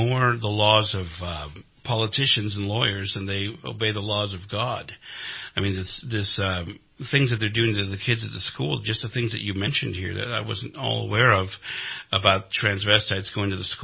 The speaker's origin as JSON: {"language": "English", "town": "Oakland", "region": "California", "country": "United States", "said": "I'm from the San Francisco Bay Area. I'm from Oakland."}